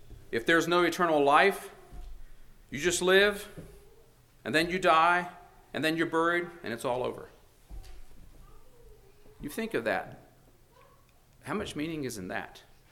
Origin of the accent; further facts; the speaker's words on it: the South, United States; maybe this next thing I share shows I'm from the South, because we don't have much snow and we don't have many hills.